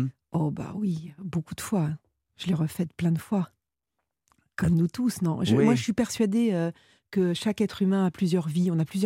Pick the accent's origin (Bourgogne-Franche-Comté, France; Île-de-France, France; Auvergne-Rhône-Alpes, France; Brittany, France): Bourgogne-Franche-Comté, France; also born or lived in Vosges; Moi, je suis née dans les Vosges et j'ai grandi en Bourgogne.